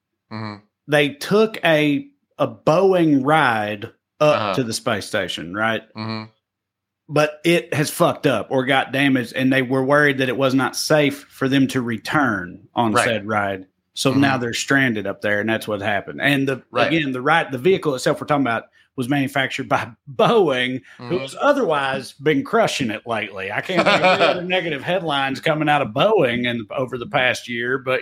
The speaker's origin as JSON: {"language": "English", "region": "the South", "country": "United States", "said": "I'm from the South. More snow than I've ever seen in my life."}